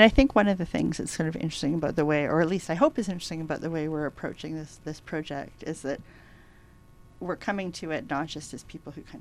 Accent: British Columbia, Canada; And I grew up in British Columbia in the 1970s and 80s, and I learned almost nothing about the place that I lived in.

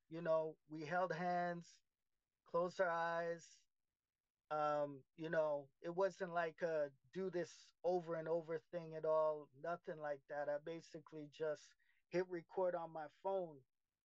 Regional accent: Jamaica; no, we're Jamaican. We're Jamaican.

